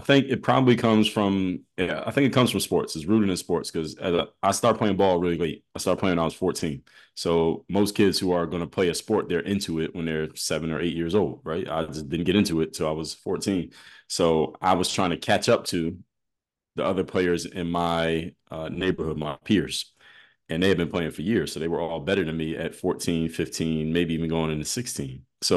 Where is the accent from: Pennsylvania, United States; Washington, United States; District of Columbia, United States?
Pennsylvania, United States; Philadelphia; now I'm from Philadelphia, in the summertime, in the middle of the day, like 12 o'clock, it's too hot for anybody to be outside